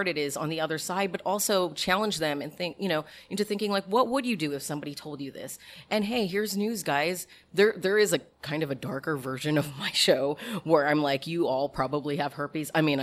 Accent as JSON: {"language": "English", "country": "Philippines", "said": "And the fact that I'm Filipino and I sing and we're born with a mic in our hands."}